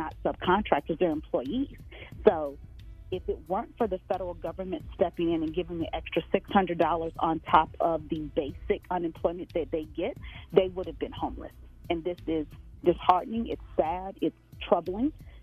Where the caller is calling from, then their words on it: Atlanta, Georgia, United States; Hi, Steve. This is … I'm calling from Atlanta, Georgia.